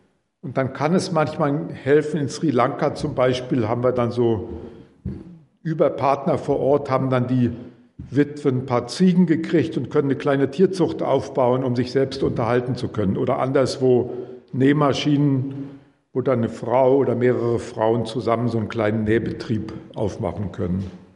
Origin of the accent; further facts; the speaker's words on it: Heinebach, Hesse, Germany; das Dorf, wo ich herkomme, steht nicht ausdrücklich in der Bibel drin, leider. Das heißt, Heinebach, hat das schon mal jemand gehört? Nee, manchmal in Gemeinden ist überraschend, dann kennt jemand, das ist ein Dorf in Nordhessen bei Kassel.